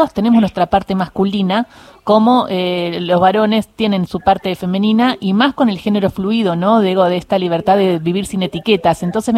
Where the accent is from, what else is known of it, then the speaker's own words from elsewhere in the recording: Patagonia, Argentina; yo me crié en la Patagonia y me crié con gente de ICF, de YPF.